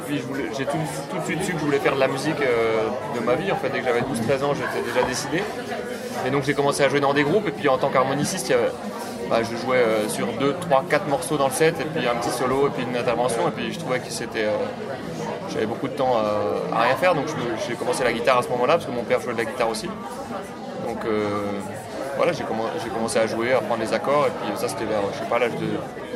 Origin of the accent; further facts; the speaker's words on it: Besançon, Bourgogne-Franche-Comté, France; j'ai commencé l'harmonica quand j'étais petit, dans ma ville natale de Besançon.